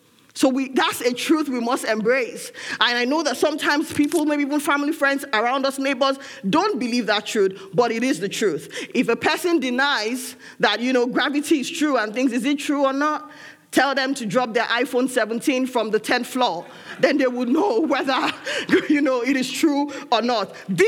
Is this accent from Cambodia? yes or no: no; Nigeria; it was easy to remember growing up in Nigeria.